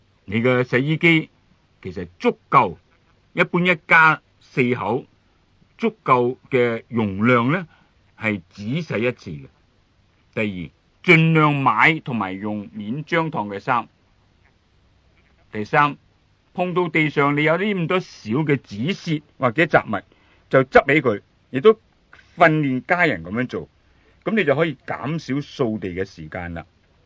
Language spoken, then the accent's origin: Chinese; Hong Kong; 因为呢可能我们香港人啊真是呢觉得除了赚钱之外、工作之外呢，一切皆下品的。